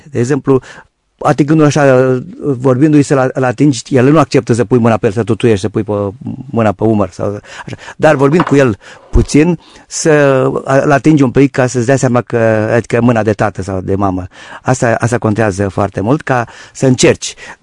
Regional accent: Moldavia, Romania; soția e munteancă, eu sunt moldovean

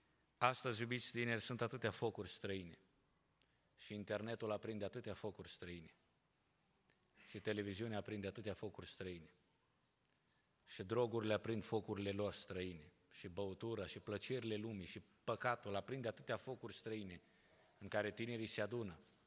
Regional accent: Romania; Noi ne bucurăm ca români, suntem un popor ospitalier și mă bucur, umblu atât în lumea aceasta și oriunde întâlnim frați români penticostali și parcă avem ceva aparte.

